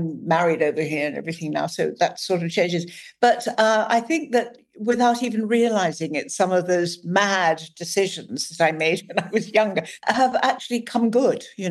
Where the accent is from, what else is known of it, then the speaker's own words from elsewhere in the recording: England, United Kingdom; because I grew up in England, I'm actually more Irish than English.